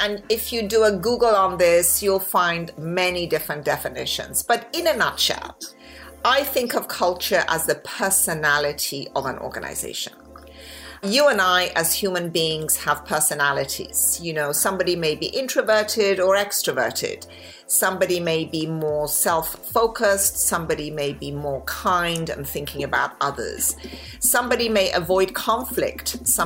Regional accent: England, United Kingdom; moved away as an adult; also born or lived in Iran; now in United States; I'm Persian by birth. I grew up in England and finished my education in the UK. And then I came over here to California

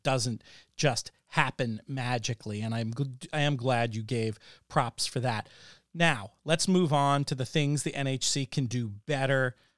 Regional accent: New York, United States; But as a New Yorker, as somebody with very sensitive city senses

